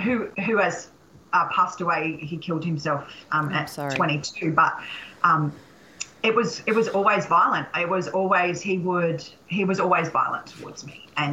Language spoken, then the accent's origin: English; Sandgate, Queensland, Australia; But I still also live in Sandgate.